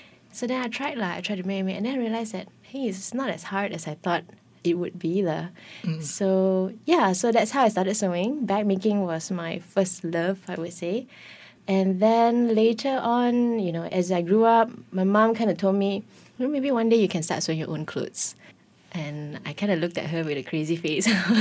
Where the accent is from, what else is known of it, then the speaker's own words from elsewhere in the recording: Seremban, Negeri Sembilan, Malaysia; because we're childhood friends from Seremban.